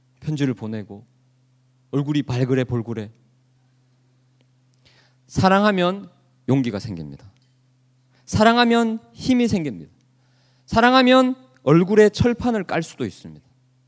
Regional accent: Gyeongsang, South Korea; 저는 경상도 남자인데요.

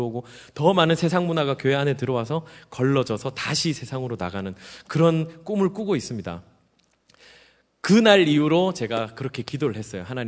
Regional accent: Busan, South Korea; 제가 경상도 사람, 부산 사람이라고 제가 말씀을 드렸는데 경상도 분이 계신지 모르겠지만 양해해 주세요. 저희 경상도 사람들이 조금 입이 거칠어요.

